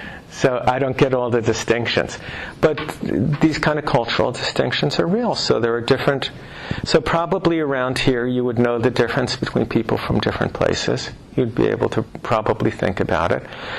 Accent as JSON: {"language": "English", "region": "New York", "country": "United States", "said": "Well, I'm from New York, so in New York, if you were talking about someone and you said they're from Jersey"}